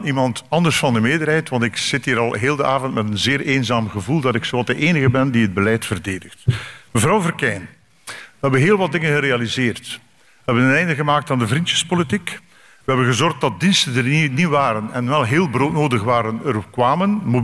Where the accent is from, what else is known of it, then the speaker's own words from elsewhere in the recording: Ostend, Flanders, Belgium; want ik ben een echte Oostendenaar